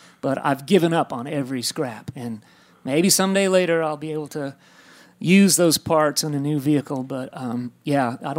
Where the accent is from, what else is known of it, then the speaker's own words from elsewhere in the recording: Maine, United States; I didn't hear those guys growing up in Maine. It's a long ways, you know.